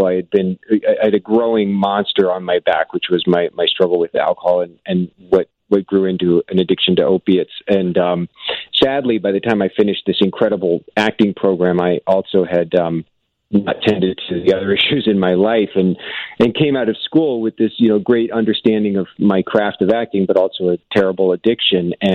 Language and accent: English; Overland Park, Kansas, United States; Yeah, I grew up in Kansas. I lived in the suburbs of Kansas City, a little town called Overland Park